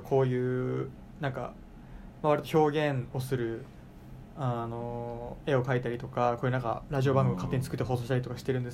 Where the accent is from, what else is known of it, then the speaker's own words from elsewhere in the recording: Gifu, Japan; まあ僕岐阜出身なんですけど。